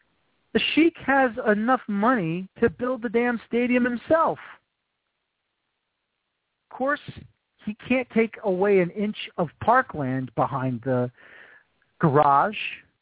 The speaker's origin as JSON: {"language": "English", "town": "Bronx", "region": "New York", "country": "United States", "said": "being originally from the Bronx and being a New Yorker"}